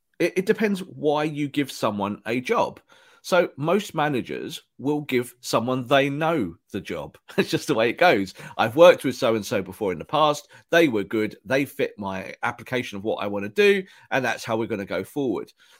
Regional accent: England, United Kingdom; So I think as English football fans and journalists, we tend to forget McLaren's reputation abroad and with other people.

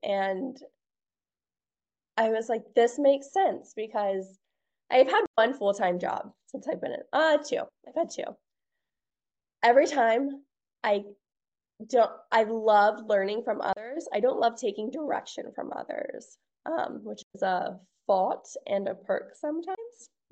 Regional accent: Guam; telling her about my childhood growing up on Guam. And we had talked about it.

